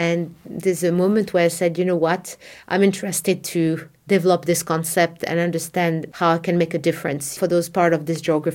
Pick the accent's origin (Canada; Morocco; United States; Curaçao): Morocco; I was born and raised in Morocco